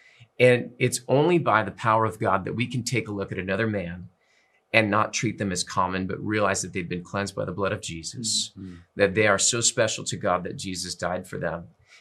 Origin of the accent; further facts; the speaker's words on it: Moreno Valley, California, United States; I grew up in Moreno Valley. I grew up in a diverse surrounding.